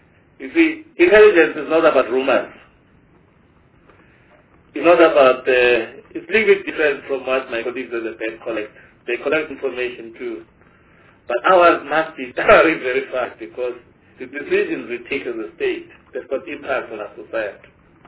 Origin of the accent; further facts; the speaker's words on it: South Africa; as a South African who knows the limitation of resources, we couldn't keep quiet